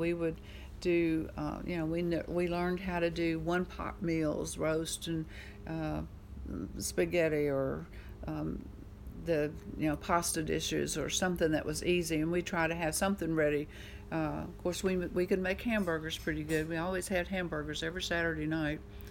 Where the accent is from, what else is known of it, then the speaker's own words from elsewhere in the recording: Texarkana, United States; And I was raised up in the Baptist church in Texarkana, and when I was 9 years old, there was an evangelist that came to town